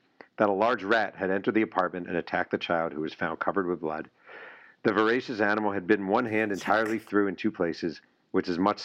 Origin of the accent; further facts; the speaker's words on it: Mahopac, New York, United States; the greatest athlete to ever come out of my hometown of Mayo Pack, New York, Dave Fleming.